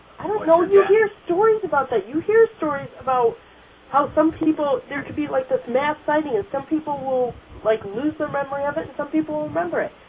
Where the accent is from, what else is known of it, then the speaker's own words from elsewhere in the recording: Ionia, Michigan, United States; also born or lived in Arkansas / Grand Haven; because we moved from Ionia, got transferred down to Arkansas because my dad was military, ended up coming back up to Michigan into Grand Haven